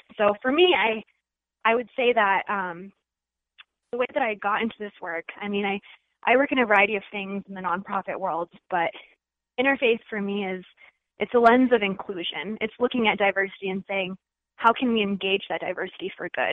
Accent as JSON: {"language": "English", "town": "Chicago", "region": "Illinois", "country": "United States", "tie": "born or raised there", "said": "I was born and raised in Chicago. So, you know, I'm a first generation Pakistani American Muslim."}